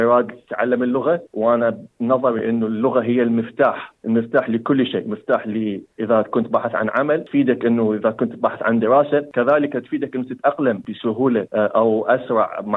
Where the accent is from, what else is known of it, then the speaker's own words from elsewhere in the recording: Basra Governorate, Iraq; born there; moved away as an adult; also born or lived in Baghdad; ولدت في العراق في محافظة البصرة، عشت تقريبا 30 سنة في بغداد، درست في جامعة بغداد كلية العلوم قسم الفلك، كذلك حصلت على شهادة الماجستير من نفس الجامعة ونفس القسم.